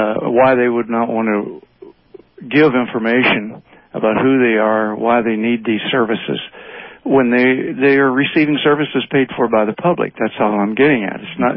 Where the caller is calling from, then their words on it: Portland, Oregon, United States; Portland.